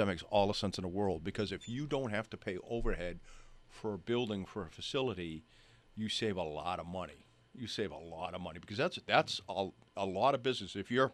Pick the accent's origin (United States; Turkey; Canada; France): United States; New Jersey; You know, I'm from Jersey. You from Jersey? I'm from Jersey.